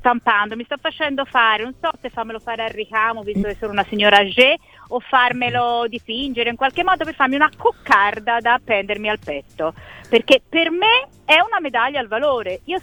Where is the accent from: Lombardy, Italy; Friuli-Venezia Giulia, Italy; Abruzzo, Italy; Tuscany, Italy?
Tuscany, Italy; Florence; born there; in quanto fiorentina di nascita